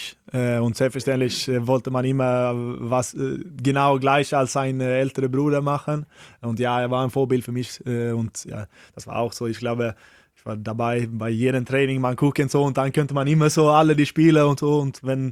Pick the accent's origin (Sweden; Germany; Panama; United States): Sweden; German is a second language; ich bin auch Schwede